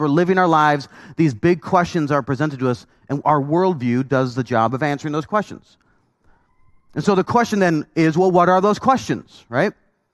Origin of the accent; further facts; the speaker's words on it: Canada; I grew up born and raised in Canada, so I was cheering for a different team, okay?